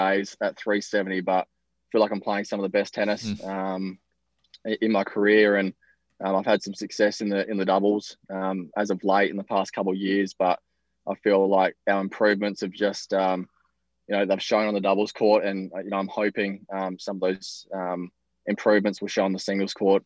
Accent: Australia; being Aussie as well, you know, a lot of plane tickets and accommodation and whatnot, and to bring coaches away.

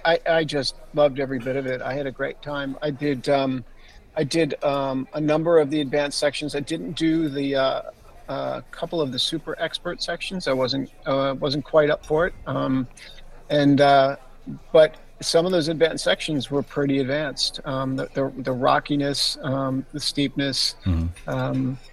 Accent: East Coast, United States; I'm like, I'm from the East Coast. It's like, I'm going to California.

